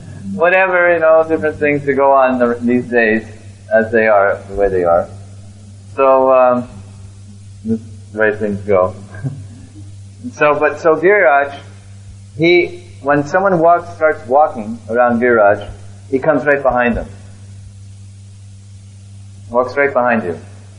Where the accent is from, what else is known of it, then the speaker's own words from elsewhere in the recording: Texas, United States; American English. Texas, I'm from Texas.